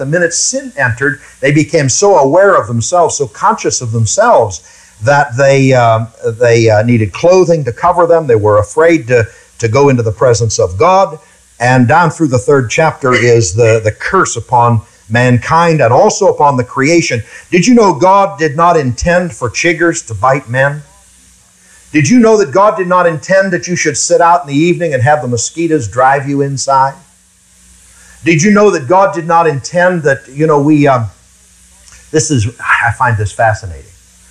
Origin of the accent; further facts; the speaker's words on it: Pennsylvania, United States; I came down here from Pennsylvania, and we don't have chiggers up there.